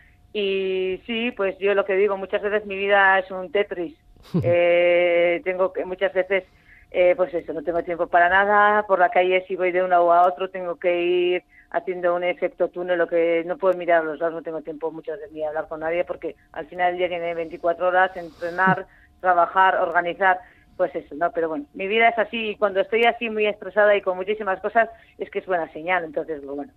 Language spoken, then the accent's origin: Spanish; Mendaro, Basque Country, Spain; yo soy de Mendaro, es un pueblo pequeño, todos nos conocemos